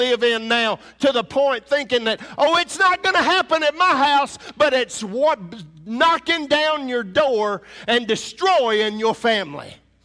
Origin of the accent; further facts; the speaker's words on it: Punkintown, South Carolina, United States; I was born in Punkintown, South Carolina. Population of my town's 38. So I wasn't, you know, we were raised in the Bible Belt, if you will.